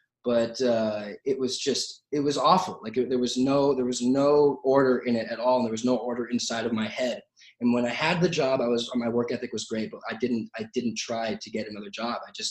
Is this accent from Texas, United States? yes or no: no; Santa Clarita, California, United States; I grew up in Santa Clarita, which is a small, small town. Everyone skateboarded there and I wanted to be a skater.